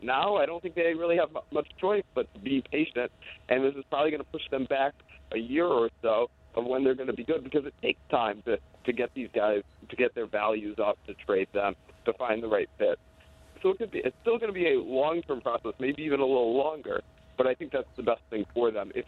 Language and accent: English; Flint, Michigan, United States; I'm from Flint